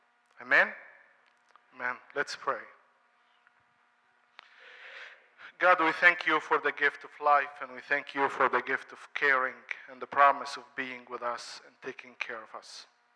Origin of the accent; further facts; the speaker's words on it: Egypt; these tools I grew up with in Egypt.